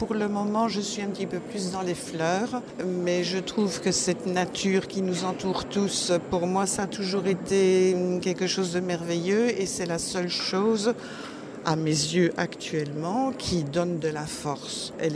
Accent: Sambreville, Wallonia, Belgium; now in Ronquières, Belgium; Oui, je suis belge, mais j'espère que je n'ai pas un accent trop grave. De la région plutôt Sambreville au départ. Maintenant, j'habite Ronquières, qui est entre Mons et Bruxelles.

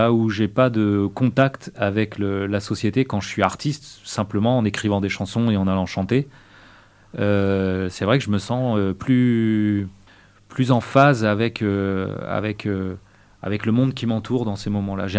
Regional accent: Chartres, Centre-Val de Loire, France; Je ne suis pas du tout de Bergerac, je suis originaire de Chartres.

